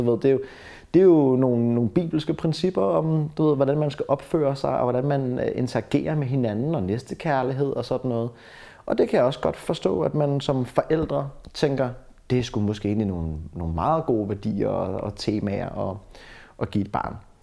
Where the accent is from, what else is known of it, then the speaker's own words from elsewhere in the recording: Bornholm, Capital Region of Denmark, Denmark; Jeg voksede op på Bornholm. Det var bare mig og min mor.